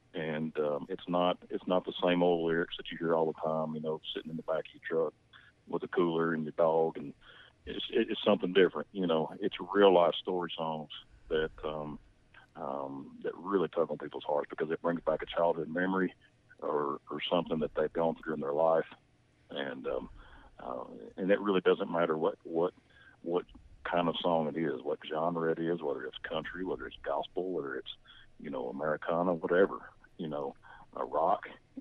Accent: Gadsden, Alabama, United States; I'm originally from Gadsden, Alabama, which is kind of northeast Alabama.

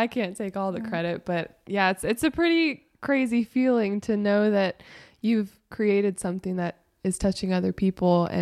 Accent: Nashville, Tennessee, United States; Yeah, so I was born and raised in Nashville.

